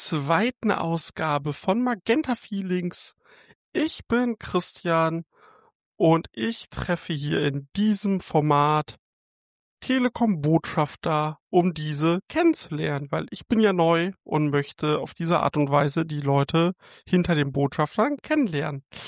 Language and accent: German; Düren, North Rhine-Westphalia, Germany; now in Osnabrück, Germany; Ich komme jetzt ursprünglich aus Düren. Genau, habe meine Ausbildung in Aachen gemacht.